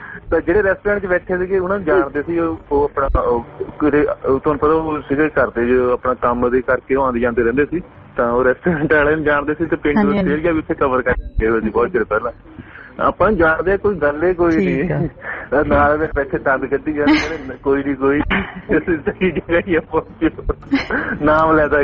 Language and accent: Punjabi; Hoshiarpur, Punjab, India; ਜਿੱਦਾਂ ਹੁਣ ਕੋਈ ਸਾਨੂੰ ਕਹੇ ਕਿ ਤੁਸੀਂ ਕਿੱਥੋਂ ਆ ਮੈਂ ਕਹਿੰਦਾ ਮੈਂ ਹੁਸ਼ਿਆਰਪੁਰ ਤੋਂ ਤੁਸੀਂ ਰਿਸ਼ਤੇਦਾਰੀਆਂ ਕੱਢਣ ਲੱਗ ਪਓ